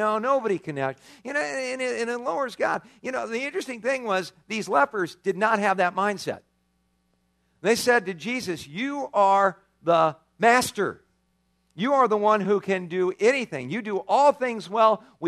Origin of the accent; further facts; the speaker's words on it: California, United States; now in Tucson, United States; you know, I love living in Tucson. The only thing I miss about where I grew up in California is being by the beach, being by the ocean